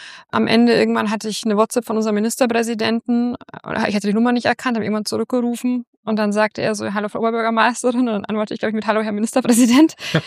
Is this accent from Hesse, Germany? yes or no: no; Bavaria, Germany; moved away; und auch in Bayern ist es angekommen, in meiner alten Heimat.